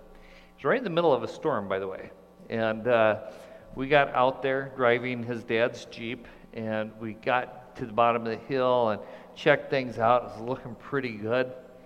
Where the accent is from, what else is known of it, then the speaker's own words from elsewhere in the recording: Montana, United States; I was thinking way back in the mid-80s, growing up in Montana, there was this place called Griffin Creek Hill.